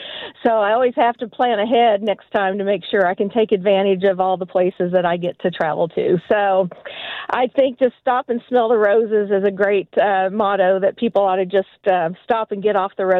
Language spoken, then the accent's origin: English; Olathe, Kansas, United States; I'm from Olathe, but I'm on a work trip in eastern Iowa.